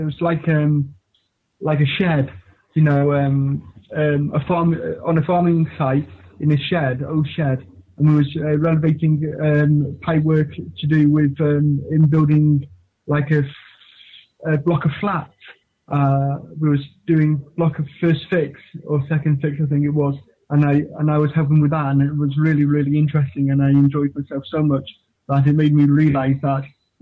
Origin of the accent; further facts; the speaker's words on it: Rhyl, Wales, United Kingdom; I'm doing a coming course with Trade for Trade Skills. I come from Real